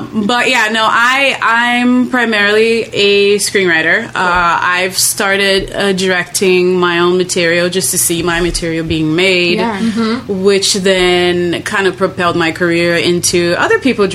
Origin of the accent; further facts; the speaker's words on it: Brazil; now in United States; I'm originally from Brazil, born and raised. I moved here 17 years ago.